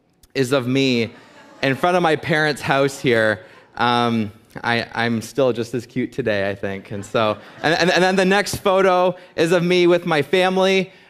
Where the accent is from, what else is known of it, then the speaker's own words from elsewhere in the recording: Canada; I'm from Canada, in case you didn't know. I've kind of lost my accent now over time, but thank you for clapping. And so I'm Canadian